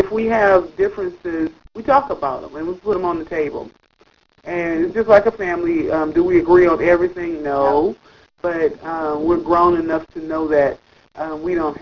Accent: Los Angeles, California, United States; we're from Los Angeles, and we sing a lot around in our area

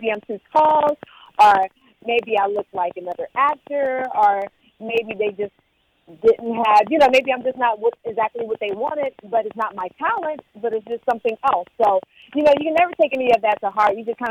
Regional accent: Texas, United States; also born or lived in West Virginia; now in Atlanta, United States; Actually, I was born in West Virginia, and then I was pretty much raised in Texas, but now I reside in Atlanta, Georgia.

